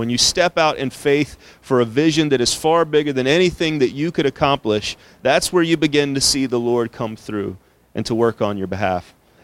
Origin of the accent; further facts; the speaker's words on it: South Carolina, United States; born there; I was born here in York County, and I have family actually who still live in Rock Hill and who are here today.